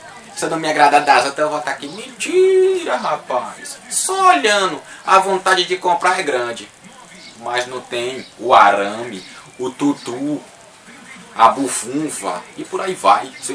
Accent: Bahia, Brazil; Eu sou baiano, mas tem baiano que também é. Mas sou um baiano diferenciado, rapaz.

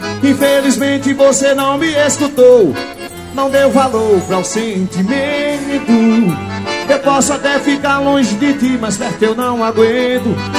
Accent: Rio Grande do Norte, Brazil; esse carinho na minha terra, no meu Rio Grande do Norte. Alô, Lutago do Góis, minha terrinha. Alô, Natal.

